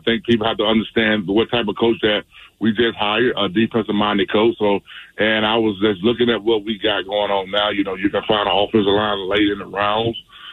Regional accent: Alabama, United States; I'm from Alabama, so I have to tell the truth. My family is they roll tide every day.

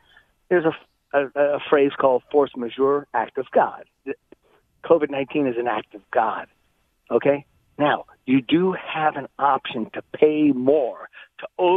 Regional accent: Norwalk, Connecticut, United States; And anyway, I thank you for taking my call. I'm from Norwalk, Connecticut.

